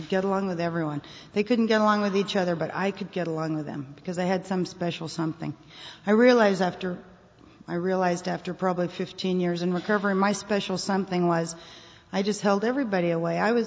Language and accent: English; Dallas, Texas, United States; born there; I was born in Dallas. Shortly after I was born, my parents split up.